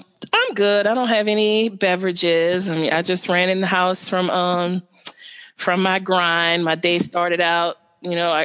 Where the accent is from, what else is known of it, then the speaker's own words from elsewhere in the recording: New Orleans, Louisiana, United States; accent: New Orleans; People say when they hear me say baby, then they're like, oh, yeah, there's that New Orleans accent because I go baby.